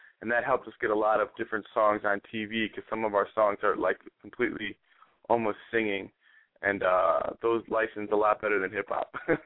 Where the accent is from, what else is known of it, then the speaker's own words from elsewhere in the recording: Chicago, Illinois, United States; And then, man, we're from Chicago. We got our own studio out here in Highwood, Illinois, and we basically just make our own music.